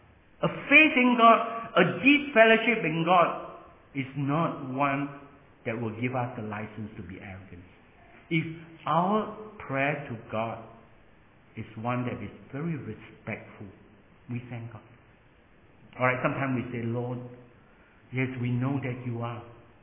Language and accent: English; Singapore; I come from Singapore.